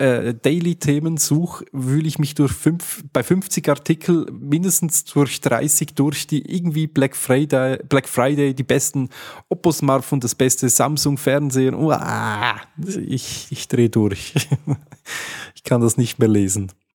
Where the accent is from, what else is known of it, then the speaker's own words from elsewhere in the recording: Switzerland; ich als richtiger Schweizer dachte natürlich